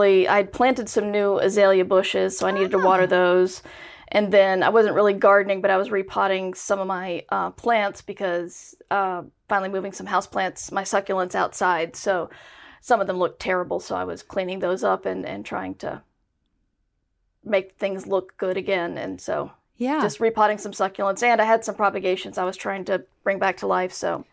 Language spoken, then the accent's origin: English; North Carolina, United States; I'm from the North Carolina mountains, so there was nothing else to do.